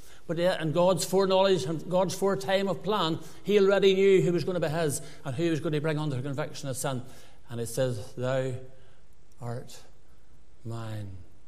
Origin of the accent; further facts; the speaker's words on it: Ballymena, Northern Ireland, United Kingdom; I'm from Ballymena.